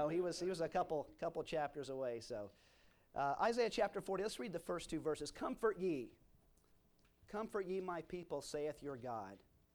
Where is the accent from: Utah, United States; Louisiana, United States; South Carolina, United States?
South Carolina, United States; Taylor; I grew up in Taylor, South Carolina